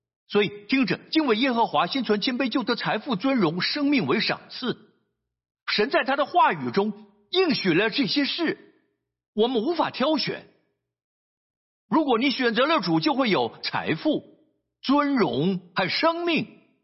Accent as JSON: {"language": "Chinese", "country": "Singapore", "said": "我们新加坡人经常待在冷气房里"}